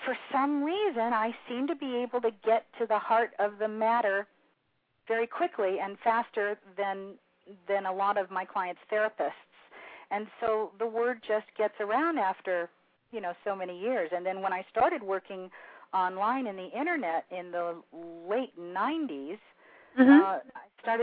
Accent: California, United States; I was raised in the Southern California entertainment business, which is very accepting of those who are a little bit different, like me.

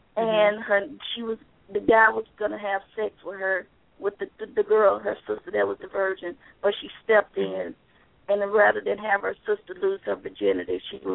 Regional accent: Mississippi, United States; He lived in Texas at the time, and I'm from Mississippi.

